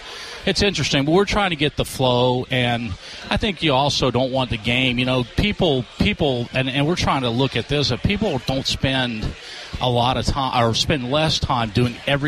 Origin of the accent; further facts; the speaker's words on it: Canada; I grew up playing hockey in Canada